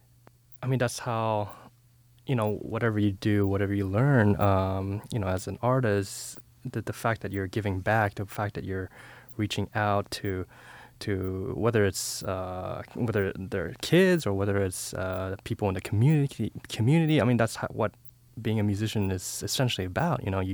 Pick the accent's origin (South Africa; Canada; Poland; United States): Canada; Victoria, British Columbia; I'm from Victoria, British Columbia.